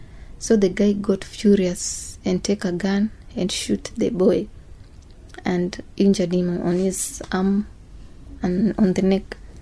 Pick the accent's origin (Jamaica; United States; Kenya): Kenya; Second, I participated because I am a Kenyan.